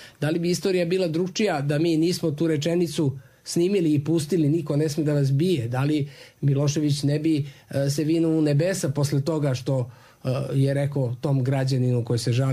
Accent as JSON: {"language": "Serbian", "town": "Dubrovnik", "region": "Dubrovnik-Neretva County", "country": "Croatia", "tie": "born or raised there", "also_born_or_lived": "Belgrade, Serbia / Montenegro", "said": "mi iz Danilograda u Crnoj Gori, moja cela porodica, brati i dve sestre, mi smo rođeni u Beogradu, ali smo odrastali i u Dubrovniku i u Crnoj Gori, kod naših baba, kod dede"}